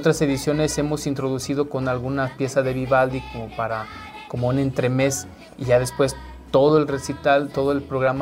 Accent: Guanajuato, Mexico; yo nací en un pueblo en Guanajuato, sembrando el maíz en tierra de barro y agarrando la yunta

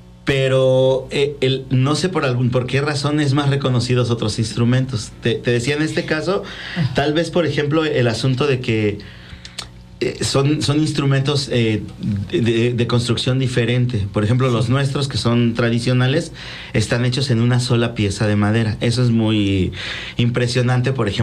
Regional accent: Mexico; fortalece las raíces de nuestra, de lo que somos como mexicanos.

